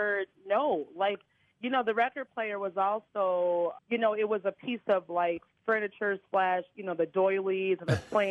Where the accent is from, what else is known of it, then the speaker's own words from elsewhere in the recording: Midwest, United States; I'm from the Midwest, you know.